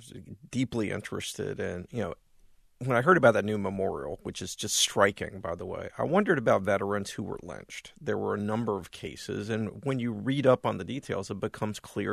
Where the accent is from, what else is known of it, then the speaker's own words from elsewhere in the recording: North Carolina, United States; I mean, I was raised in the Triangle, and I never heard of this case